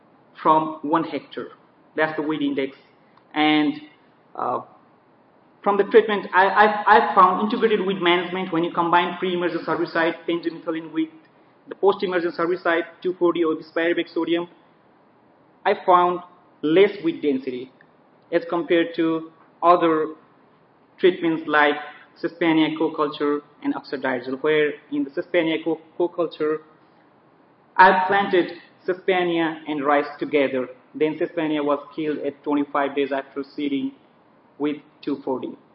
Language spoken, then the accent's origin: English; Nepal; English is a second language; now in United States; from Texas Tech University. I'm going to present a research which was conducted in my home country, Nepal, a few years ago.